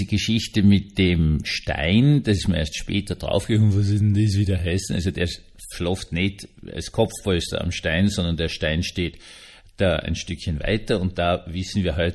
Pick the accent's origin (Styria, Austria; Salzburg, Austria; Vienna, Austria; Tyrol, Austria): Vienna, Austria; als Wiener darf ich natürlich sagen, klar, oder?